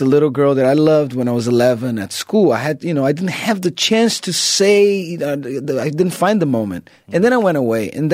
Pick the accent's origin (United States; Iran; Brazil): Brazil; Rio de Janeiro; I was like, oh, I'm still from Rio. You know, anyone that's from Brazil talks to me will know that, you know, by my way.